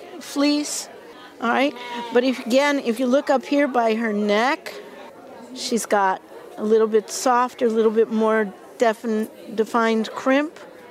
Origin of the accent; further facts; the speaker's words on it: Bayonne, New Jersey, United States; I grew up in Bayonne, New Jersey. So I was afraid of sheep in the beginning.